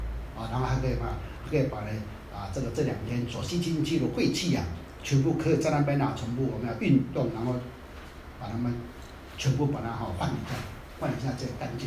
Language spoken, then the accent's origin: Chinese; Taiwan; 世间的我们台湾人讲的啦